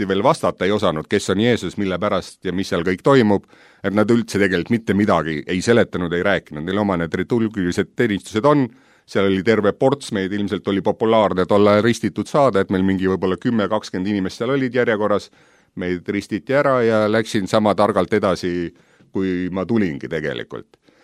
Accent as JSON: {"language": "Estonian", "town": "Tallinn", "region": "Harju County", "country": "Estonia", "said": "olen pärit Tallinnast, sündinud mõned aastad tagasi, sügaval nõukogude ajal, et mu vanemad ei ole usklikud olnud"}